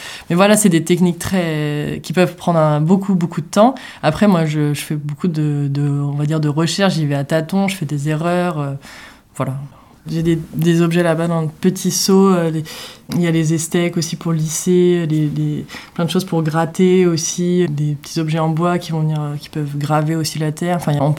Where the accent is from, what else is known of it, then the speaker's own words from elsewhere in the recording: Dinan, Brittany, France; moi, je viens de Dinan, dans les Côtes-d'Armor, et on mange aussi des galettes saucisses.